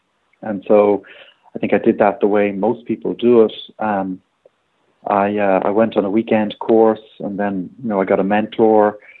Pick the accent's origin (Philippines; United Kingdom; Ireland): Ireland; now in United States; I had some rentals back in Europe, which I'm from Ireland originally.